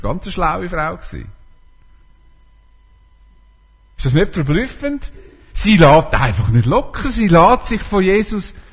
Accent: Switzerland; Als Schweizer sind wir so auf Konsens trimmt.

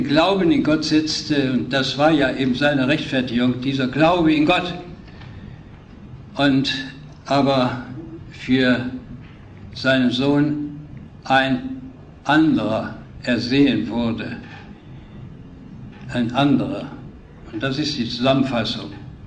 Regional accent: Bergneustadt, North Rhine-Westphalia, Germany; In meiner Heimatstadt Bergneustadt ist jeder zehnte Moslem.

